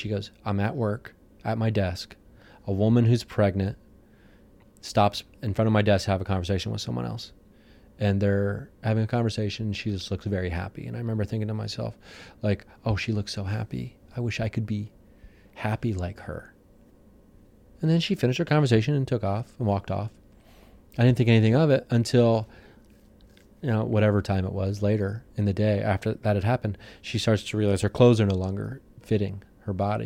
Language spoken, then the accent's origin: English; Ohio, United States; I grew up in Southern Ohio. All my stepsisters were pregnant when they were like 17, 18 years old.